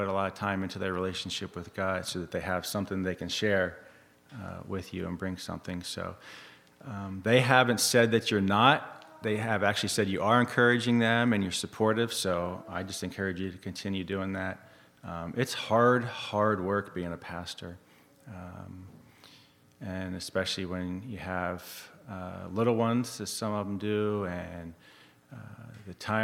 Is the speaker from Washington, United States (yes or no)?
no; Toledo, Ohio, United States; born there; So I was born in Toledo, Ohio, which is not Lancaster County.